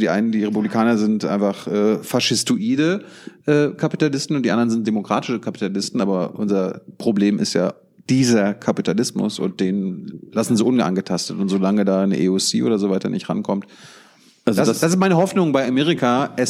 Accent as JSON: {"language": "German", "region": "Mecklenburg-Vorpommern", "country": "Germany", "said": "weil ich bin ja auch aus MacPom."}